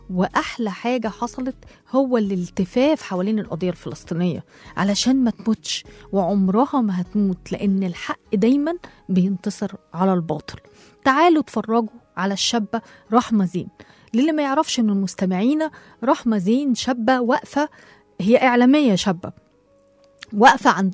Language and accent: Arabic; Egypt; هي دي الرسالة اللي إحنا كمصريين عاوزين نوصلها